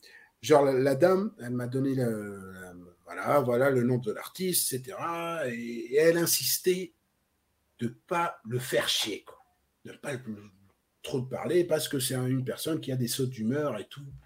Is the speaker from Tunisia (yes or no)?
yes; Tunisia; Il dit oui, mais je suis pas tunisien, je suis tunisien du bled